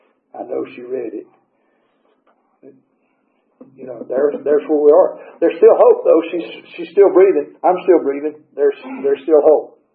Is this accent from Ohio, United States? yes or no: no; Alabama, United States; I was born and raised in Alabama. I'm a huge Alabama fan.